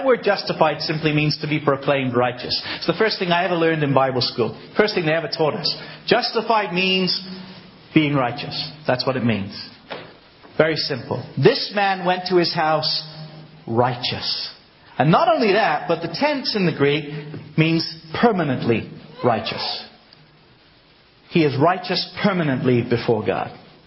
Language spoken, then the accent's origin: English; Exeter, South West England, United Kingdom; born there; accent: American; I know I sound American, but I was born in Exeter, okay?